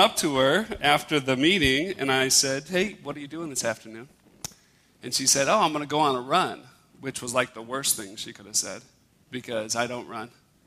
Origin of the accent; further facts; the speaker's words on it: Chicago, Illinois, United States; And I'm from Chicago. And she's from St. Louis. And being from Chicago makes me a Cubs fan